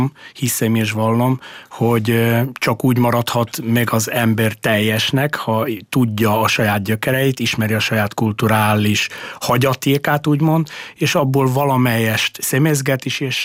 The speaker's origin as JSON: {"language": "Hungarian", "region": "Prekmurje", "country": "Slovenia", "said": "a muravidékiek, akik ténylegesen őshonos muravidékiek vagyunk"}